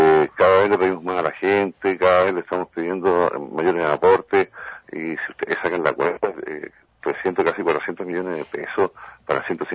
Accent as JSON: {"language": "Spanish", "region": "Magallanes", "country": "Chile", "said": "más quiero a Magallanes, más quiero a mi tierra"}